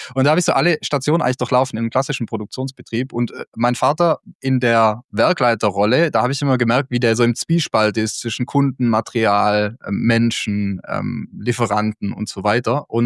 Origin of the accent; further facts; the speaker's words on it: Baden-Württemberg, Germany; ich bin aufgewachsen auf der Schwäbischen Alb, so 100 Kilometer südlich von Stuttgart, da wo wir jetzt sitzen.